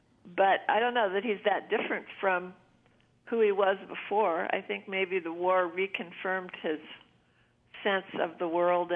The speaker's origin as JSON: {"language": "English", "town": "St. Louis", "region": "Missouri", "country": "United States", "tie": "born or raised there", "also_born_or_lived": "Los Angeles / Iowa", "said": "Well, I was born in Los Angeles. Yeah. I was born in Los Angeles. I grew up in St. Louis."}